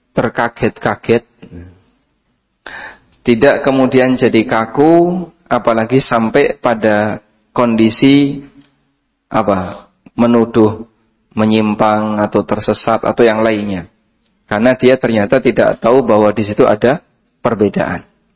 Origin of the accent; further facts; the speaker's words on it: Lamongan, East Java, Indonesia; Kampung saya ada di pesisir pantai Lamongan.